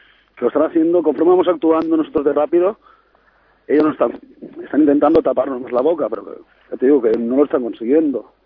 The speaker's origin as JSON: {"language": "Spanish", "town": "Valencia", "region": "Valencian Community", "country": "Spain", "said": "Y un saludo a toda Valencia, a mi tierra."}